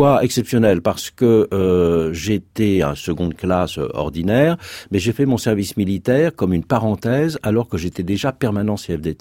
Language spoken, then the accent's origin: French; Blois, Centre-Val de Loire, France; born there; mon enfance, je suis né à Blois, c'est une ville du centre de la France. Une ville moyenne.